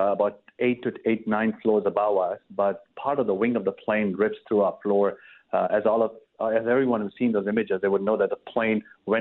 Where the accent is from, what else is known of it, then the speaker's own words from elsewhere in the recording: India; now in New York City, United States; growing up in India